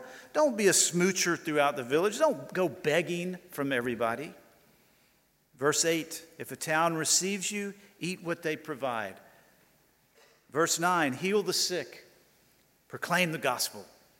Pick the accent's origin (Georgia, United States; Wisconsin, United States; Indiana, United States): Georgia, United States; Atlanta; I am from Atlanta, Georgia, in the U.S.